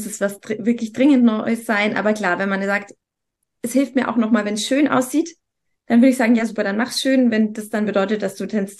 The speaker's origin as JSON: {"language": "German", "town": "Munich", "region": "Bavaria", "country": "Germany", "said": "also ich komme ja aus München, hier gibt es keinen gelben Sack"}